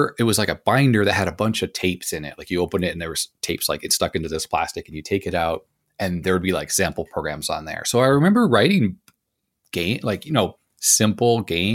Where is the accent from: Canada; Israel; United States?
Canada; Montreal, Quebec; And growing up in Canada, at that point, you know, early 80s, there, computers were obviously around, but most families didn't have one.